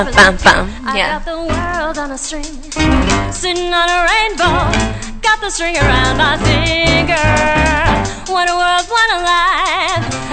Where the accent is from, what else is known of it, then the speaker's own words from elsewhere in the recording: New York, United States; also born or lived in Marblehead, United States; Seriously, growing up in New York, I'm taking the train everywhere.